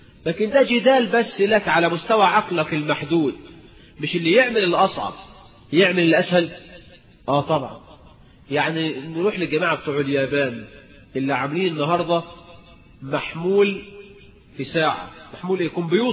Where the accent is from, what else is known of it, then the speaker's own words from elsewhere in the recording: Egypt; عندنا في مصر، احنا اللي اخترعناها.